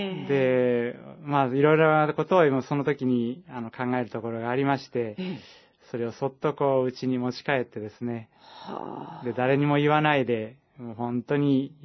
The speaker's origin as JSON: {"language": "Japanese", "town": "Fukaya", "region": "Saitama", "country": "Japan", "tie": "born or raised there", "also_born_or_lived": "Yokohama", "lives_now": "Sendai, Japan", "said": "育ったのは埼玉県の北の方にあります深谷ってところなんですけれども"}